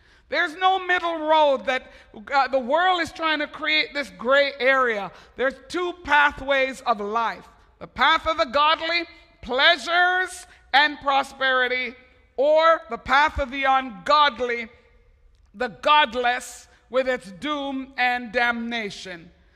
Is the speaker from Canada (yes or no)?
yes; Montreal, Quebec, Canada; I was in my hometown of Montreal this week